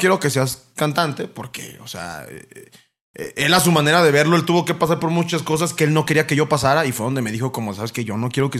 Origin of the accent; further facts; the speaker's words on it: Mexicali, Baja California, Mexico; como los mexicanos nacemos donde se nos da la chingada gana, yo soy mexicaleño, o sea, full.